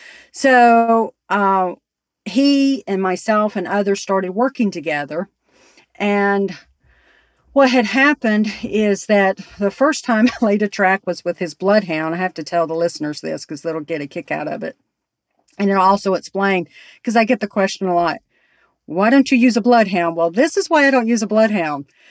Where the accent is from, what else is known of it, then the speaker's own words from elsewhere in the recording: Alabama, United States; So I was born and raised in Alabama.